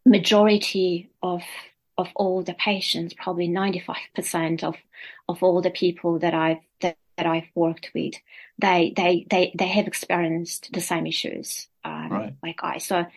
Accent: Armenia; English is a second language; it is based in my home country, in Armenia.

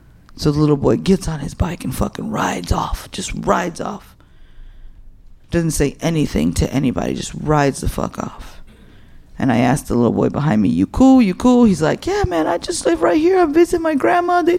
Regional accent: Chicago, Illinois, United States; I'm from here. This is my neighborhood. I'm from Humboldt Park.

